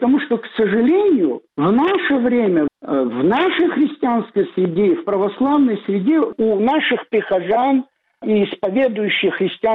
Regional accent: Abkhazia, Georgia

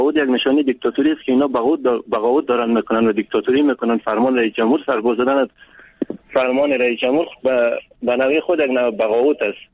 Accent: Bamyan, Afghanistan; now in Kabul, Afghanistan; من اصلیت از بامیان هستم، خانه من در کابل هست،

